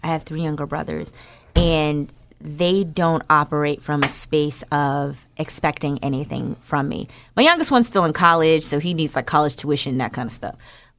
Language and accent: English; New Jersey, United States; Like I said, I'm from North New Jersey.